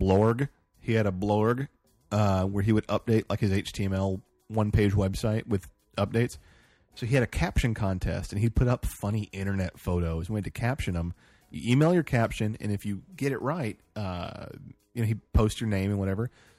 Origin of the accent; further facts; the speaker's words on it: Beaumont, Texas, United States; I was from Beaumont, and we called it Blowmont.